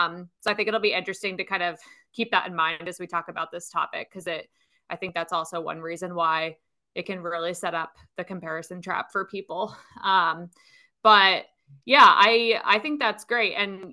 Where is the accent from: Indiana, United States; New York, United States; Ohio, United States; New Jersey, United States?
New Jersey, United States; even though I'm from New Jersey.